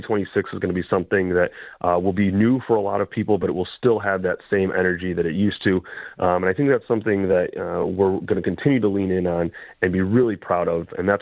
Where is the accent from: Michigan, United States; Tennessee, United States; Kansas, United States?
Michigan, United States; Detroit; I grew up in Metro Detroit, and I went to auto shows as a kid